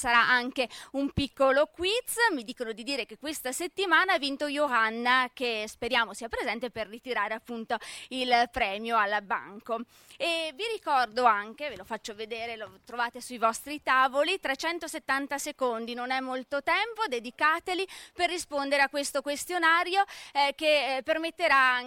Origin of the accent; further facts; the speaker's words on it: Trento, Trentino-Alto Adige, Italy; Ecco, scusate, sono di Trento, non vi conosco.